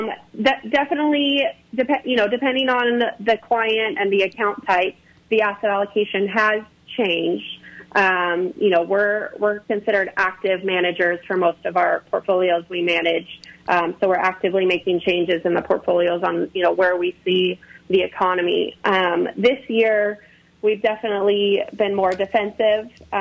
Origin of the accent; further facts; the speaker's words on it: Hawaii, United States; now in San Luis Obispo, United States; but I grew up in Hawaii. I grew up on a cattle ranch, on the Big Island. So I had an ag background and I wanted to be in agriculture.